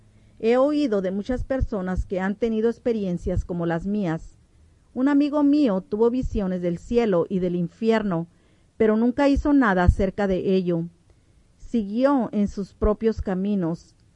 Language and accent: Spanish; Montana, United States; Yo soy de Montana, el cual también es un lugar bello.